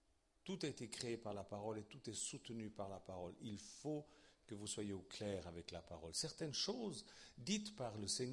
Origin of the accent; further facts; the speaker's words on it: Switzerland; Alors moi, je me rappelle quand j'étais gamin à l'école en Suisse